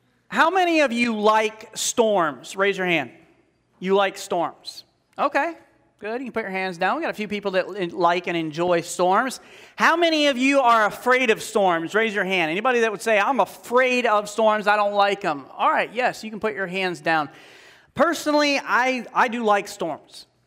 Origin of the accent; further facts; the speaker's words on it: Cedar Rapids, Iowa, United States; I grew up here in Cedar Rapids. For those of you who don't know, I grew up here in Cedar Rapids. And I went to school down in Pensacola, Florida.